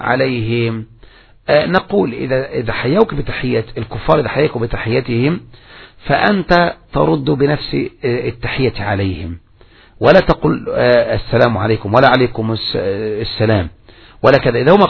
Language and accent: Arabic; Egypt; عندنا في مصر يقولون